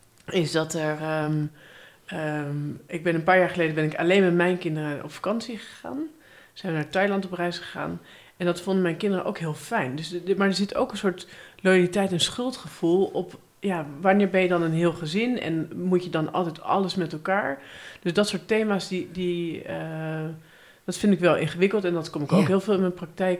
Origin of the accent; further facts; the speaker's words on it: Hattem, Gelderland, Netherlands; Ik kom uit het mooie dorpje Hattem. Stad Hattem.